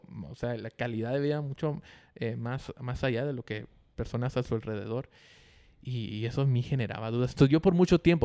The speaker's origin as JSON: {"language": "Spanish", "country": "Guatemala", "tie": "born or raised there", "said": "yo crecí en Guate y no fui misionero nada así."}